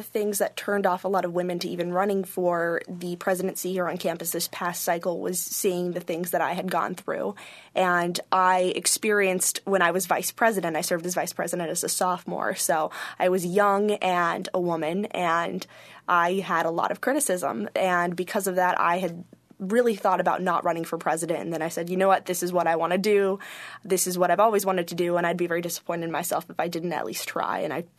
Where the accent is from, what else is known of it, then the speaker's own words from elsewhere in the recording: San Francisco, California, United States; also born or lived in Washington, D.C. area; I grew up outside of Washington, D.C., and then San Francisco, so I've lived in two very civically engaged areas in our country